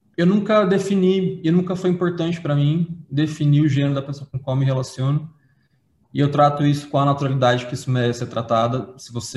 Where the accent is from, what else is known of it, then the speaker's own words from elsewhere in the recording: São Paulo, Brazil; Eu acho que eu sou do interior de São Paulo.